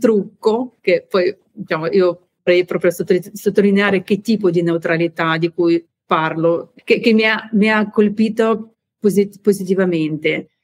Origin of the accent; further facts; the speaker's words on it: Ukraine; Italian is a second language; io da Ucraina, da persone che ha vissuto in prima linea diciamo, la tragedia di Mariupol